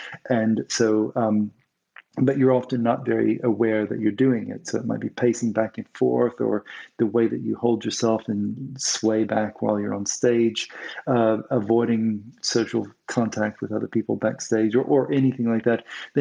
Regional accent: South Carolina, United States; moved away as an adult; now in United Kingdom; Yeah, I'm from South Carolina.

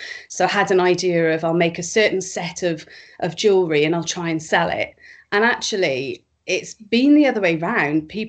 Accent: Cardiff, Wales, United Kingdom; now in Northamptonshire, United Kingdom; I'm originally from Cardiff, and I now live in Northamptonshire with my husband.

